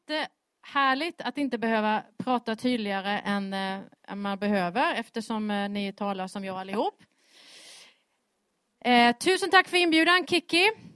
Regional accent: Blekinge, Sweden; moved away as an adult; also born or lived in Jönköping; now in Västerås, Sweden; Som det hörs på min dialekt så är jag från början inte från Småland, men ifrån Blekinge, Sveriges trädgård. Där är jag född och uppvuxen, bodde i mina 21 första år. Och sen flyttade vi till Jönköping, min man och jag.

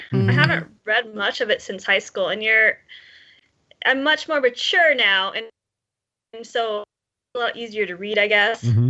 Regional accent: Cedarville, Ohio, United States; Yes, I'm born and raised in Cedarville. Well, there's no hospital, so I wasn't born in Cedarville, but I grew up in Cedarville

